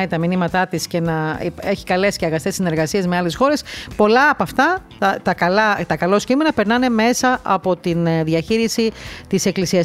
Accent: Greece; επειδή είμαι από Ελλάδα.

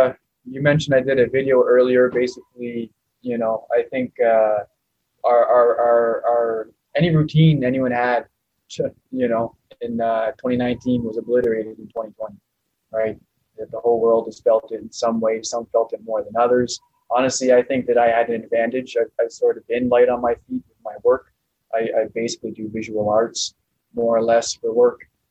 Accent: White Rock, British Columbia, Canada; I'm from Canada. It's British Columbia, White Rock.

